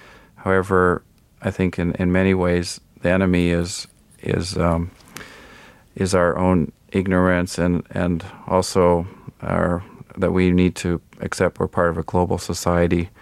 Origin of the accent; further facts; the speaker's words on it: Kilimanjaro, Tanzania; Yeah, I climbed it when I was age 11.